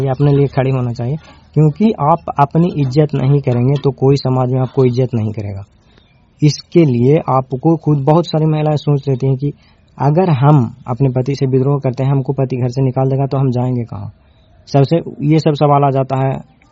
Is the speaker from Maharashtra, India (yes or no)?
no; Nursarai, Bihar, India; मैं नूरसराय से हूँ।